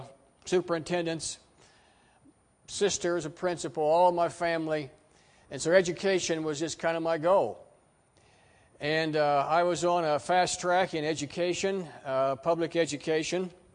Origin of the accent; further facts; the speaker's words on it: West Virginia, United States; I grew up in Gilmer County, West Virginia.